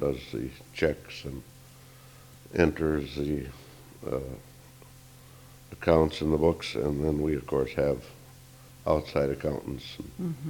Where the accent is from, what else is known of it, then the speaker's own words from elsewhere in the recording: Bowdoin, North Dakota, United States; moved away as an adult; I was born in Bowdoin, North Dakota, which is about in the middle of North Dakota, in 1927, and grew up in that country and came down to Moorhead first in 1946 to attend Concordia College.